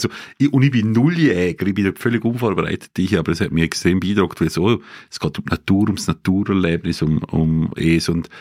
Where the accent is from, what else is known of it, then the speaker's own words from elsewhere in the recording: Liechtenstein; Ich bin zwar im Liechtenstein aufgewachsen, aber in den letzten Jahren nur so in den Bergen gewesen.